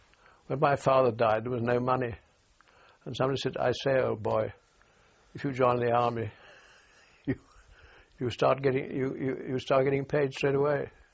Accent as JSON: {"language": "English", "town": "Dublin", "country": "Ireland", "said": "What I'm trying to say is I'm still an Irishman, although I was born British."}